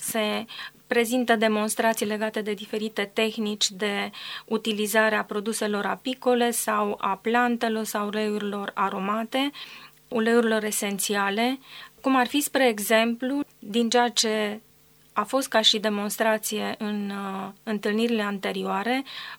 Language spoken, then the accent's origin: Romanian; Cluj-Napoca, Cluj County, Romania; s-a desfășurat la Cluj-Napoca în același an, în luna noiembrie. Un simpozion foarte drag nou pentru că a fost găzduit de orașul meu natal.